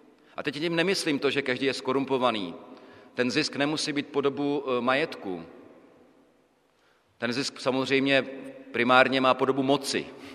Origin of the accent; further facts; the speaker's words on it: Brno, South Moravian Region, Czechia; Víte, že jsem z Brna. Brno není nějak, to není velké město. To není, jo. Ale město to je. A říkám, že tak já jsem tam vyrost